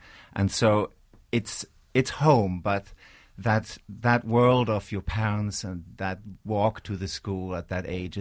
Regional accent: Basel, Basel-Stadt, Switzerland; English is a second language; moved away as an adult; also born or lived in Congo / Sifnos, Greece; And if I think back of my hometown, Basel in Switzerland, that has changed. I was 21 when I arrived on Sifnos.

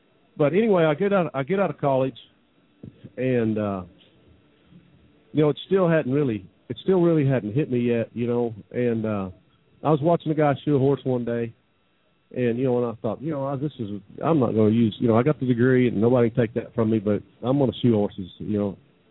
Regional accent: Oklahoma, United States; I don't know. I've lived there almost all my life.

